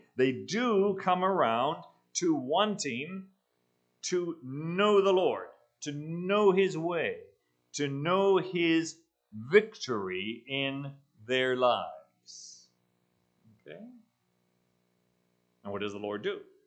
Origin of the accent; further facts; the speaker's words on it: South Africa; It's apartheid much worse than the apartheid I grew up with in South Africa.